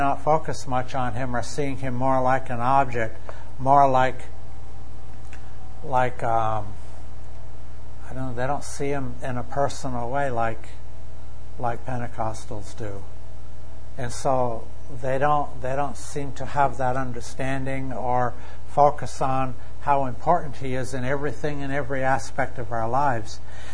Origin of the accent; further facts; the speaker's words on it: United States; I mean, we're from Vermont and New Hampshire. We don't talk like that, do we, you know?